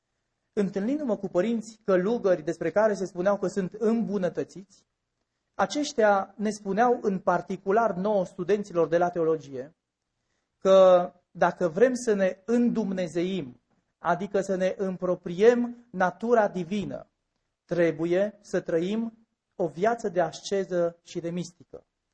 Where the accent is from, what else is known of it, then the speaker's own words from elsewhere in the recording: Aiud, Alba County, Romania; eu veneam din oraș, era primul meu contact cu satul românesc, am crescut în Aiud cu cheia la gât, părinții mergând la întreprindere, la fabrică să muncească